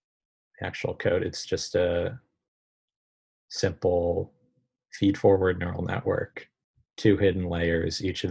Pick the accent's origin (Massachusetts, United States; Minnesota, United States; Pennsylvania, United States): Pennsylvania, United States; In my home state of Pennsylvania, there can be 10 fatal opioid overdoses every day.